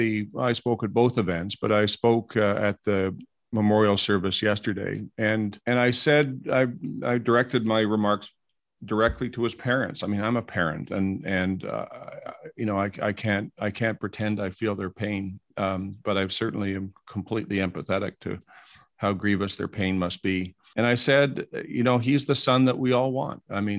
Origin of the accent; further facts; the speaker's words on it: Canada; I'm ashamed as a Canadian, but I'm also ashamed as president of Seneca.